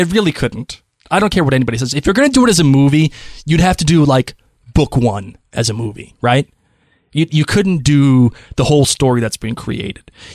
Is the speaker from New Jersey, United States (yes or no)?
no; Boston, Massachusetts, United States; I'm from Boston. I can do that.